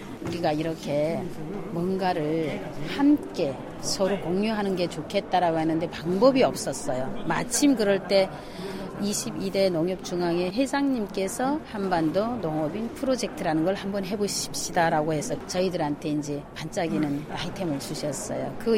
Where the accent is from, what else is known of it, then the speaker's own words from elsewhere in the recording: Aoji, North Hamgyong, North Korea; now in South Korea; 제가 살고 있는 아오지 제 고향이고요.